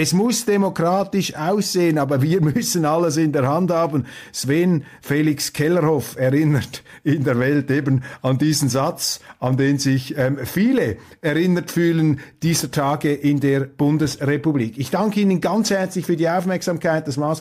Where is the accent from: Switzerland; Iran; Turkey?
Switzerland; Als Schweizer ruft man da den Deutschen einfach zu, Opposition muss man widerlegen und nicht verbieten